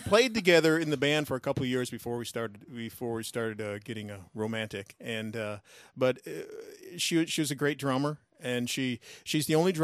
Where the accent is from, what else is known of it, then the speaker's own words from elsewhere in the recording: Emmons, Minnesota, United States; I grew up right outside of Albert Lee, Minnesota, in a little town called Emmons.